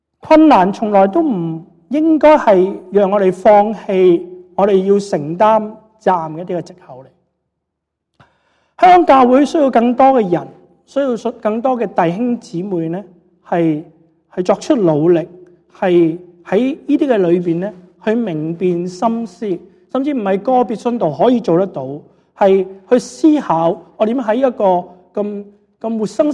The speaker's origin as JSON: {"language": "Chinese", "country": "Hong Kong", "tie": "born or raised there", "said": "我是在香港出世，香港长大，更加通俗一些，是喝着资本主义的奶水长大的一代"}